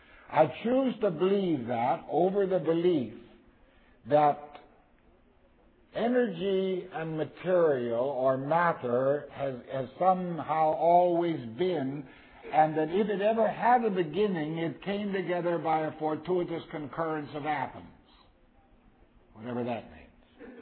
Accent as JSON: {"language": "English", "country": "Canada", "tie": "born or raised there", "said": "I was raised in the Canadian prairies at 40 below at Christmas time with snowmen and all that sort of thing."}